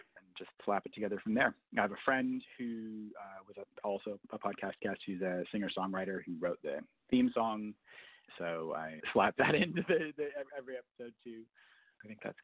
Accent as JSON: {"language": "English", "town": "Minneapolis–Saint Paul", "region": "Minnesota", "country": "United States", "tie": "born or raised there", "said": "I grew up in the Twin Cities, and my experience of … is, like, he is everywhere."}